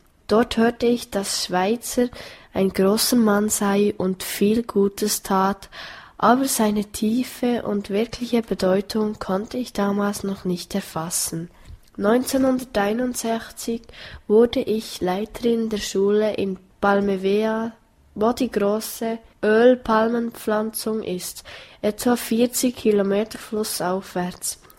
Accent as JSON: {"language": "German", "country": "Gabon", "moved": "as an adult", "said": "So kam ich 1963 nach New York. Bei Vorstellungen sagte ich, ich komme aus Gabun."}